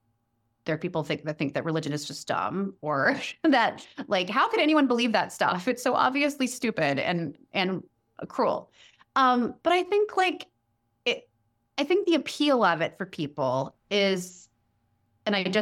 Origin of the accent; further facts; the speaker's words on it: Kansas City, Kansas, United States; which was not more than a couple, 3 hours maybe from where I grew up in Kansas City.